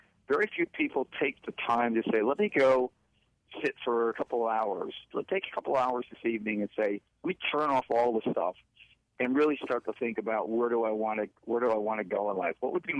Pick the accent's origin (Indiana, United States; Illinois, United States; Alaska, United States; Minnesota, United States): Illinois, United States; Chicago; I have a friend, actually, who I grew up with in the Chicago area, and he lives out in California now.